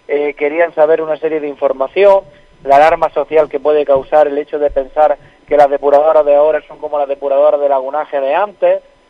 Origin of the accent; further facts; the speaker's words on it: Turgena, Spain; al final todos somos hijos de Turgena, somos del mismo pueblo y pues bueno, pues hay buena relación